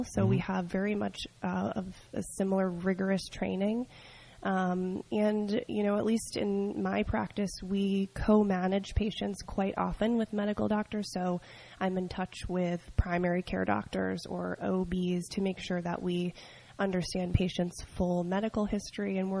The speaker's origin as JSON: {"language": "English", "region": "New York", "country": "United States", "tie": "born or raised there"}